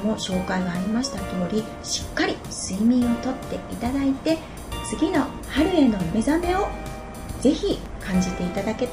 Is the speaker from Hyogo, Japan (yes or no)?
yes; Ako, Hyogo, Japan; 私も生まれも育ちも赤穂ですので、この学校給食には大変お世話になったんですけれども